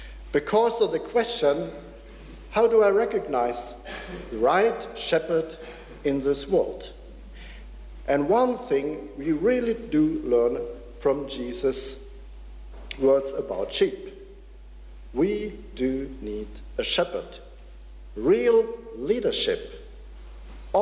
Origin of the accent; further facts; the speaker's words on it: Germany; also born or lived in northern Germany; Well, I was born in the north in Germany, close to the border to the Netherlands, but grew up in this house, first nearby Stuttgart, and then in a small town close to the Alps.